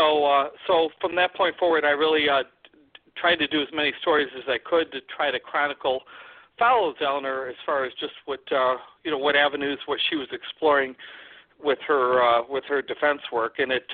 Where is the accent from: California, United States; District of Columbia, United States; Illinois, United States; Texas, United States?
Illinois, United States; Joliet; not that far from where I grew up in Joliet, Illinois